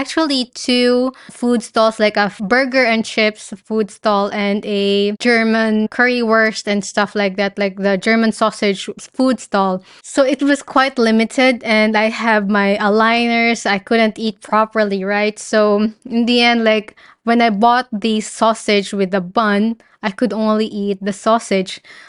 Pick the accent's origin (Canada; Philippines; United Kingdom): Philippines; English is a second language; that I grew up in the Philippines, and I played the guitar with it